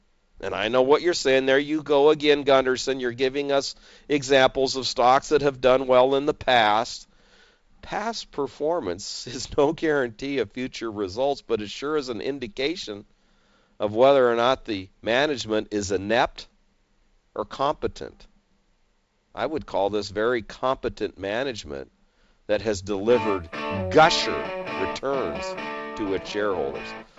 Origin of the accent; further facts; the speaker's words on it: San Diego, California, United States; Here we're from San Diego, and the best seafood dinner I ever had was in Tulsa, Oklahoma.